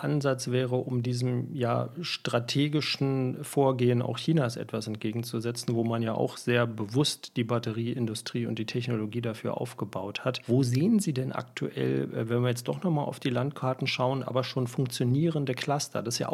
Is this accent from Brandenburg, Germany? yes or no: yes; Brandenburg, Germany; in Grünheide, also in meiner Heimat, in meinem Heimatbundesland Brandenburg